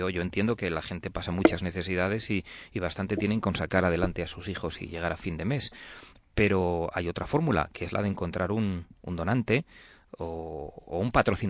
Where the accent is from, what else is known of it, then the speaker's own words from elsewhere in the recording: Valladolid, Castile and León, Spain; soy muy de Valladolid, y cuando lo dicen los que no son de Valladolid me molesta mucho y no lo consiento, pero como aquí todos somos de Valladolid